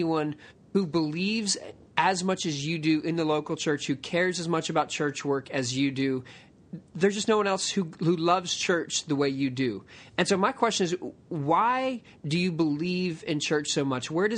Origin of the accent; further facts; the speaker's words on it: Philadelphia, Pennsylvania, United States; born there; First of all, I was born in Philadelphia.